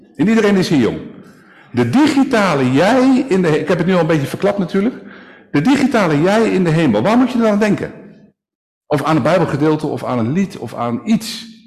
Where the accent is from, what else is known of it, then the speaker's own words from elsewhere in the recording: South Holland, Netherlands; born there; net als in Dordrecht, vlakbij waar ik geboren ben